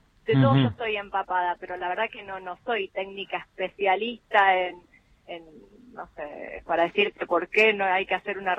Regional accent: Rosario, Santa Fe, Argentina; se me complicaba bastante viajar más seguido a mi provincia, Santa Fe. Yo soy rosarina. Y una vez que tuve a mi bebé, que ahora tiene 3 meses, ya estoy de lleno viviendo mitad en Buenos Aires, mitad en Santa Fe.

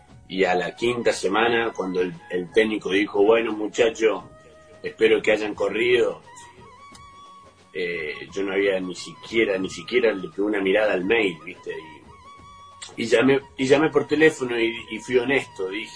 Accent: Reconquista, Santa Fe, Argentina; also born or lived in Córdoba; Nací en Córdoba, pero nos criamos en Reconquista.

